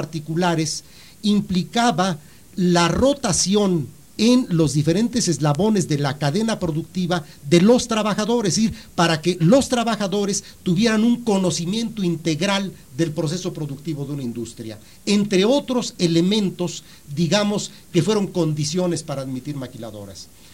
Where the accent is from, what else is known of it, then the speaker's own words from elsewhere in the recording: Mexico; sentimos que nuestra responsabilidad como investigadores mexicanos es insistir